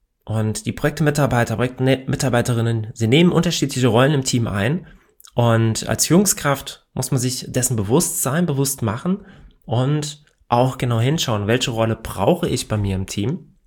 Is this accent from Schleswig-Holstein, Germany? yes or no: no; Hesse, Germany; ich komme aus Hessen. Und ja, wir haben hier manchmal eine etwas andere Sprachkultur und ich versuche ja normalerweise nicht im Dialekt zu reden